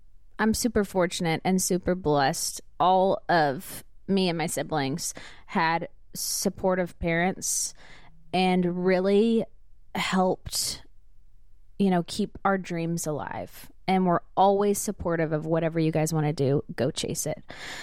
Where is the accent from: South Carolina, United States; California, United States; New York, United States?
California, United States; Placerville; I'm from Placerville, California, which is Northern California, a town pretty much directly between Sacramento and Tahoe.